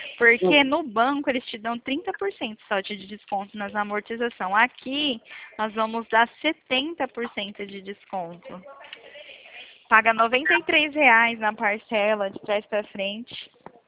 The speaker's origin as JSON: {"language": "Portuguese", "town": "Dracena", "region": "São Paulo", "country": "Brazil", "said": "Eu sou aqui de Dracena."}